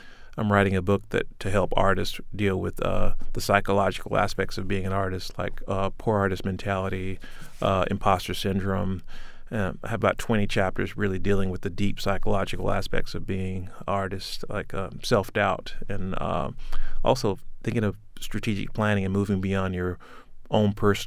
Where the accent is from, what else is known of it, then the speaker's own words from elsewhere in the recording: United States; so I've never been to Africa. I've never really called myself African-American. I'm just an American who's black.